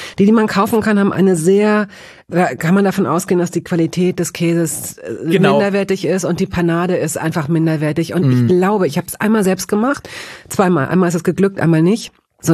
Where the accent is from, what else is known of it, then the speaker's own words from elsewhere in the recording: Hanover, Lower Saxony, Germany; ich komme aus Hannover